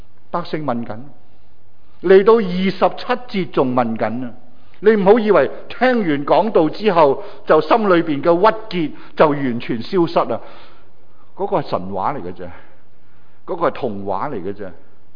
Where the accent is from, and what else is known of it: Hong Kong